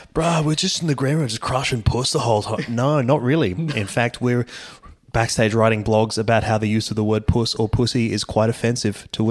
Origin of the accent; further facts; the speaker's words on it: Queensland, Australia; I just wanted to come home and I just wanted to, I don't know, fucking talk about being a Queenslander and have people know what I was talking about, mate.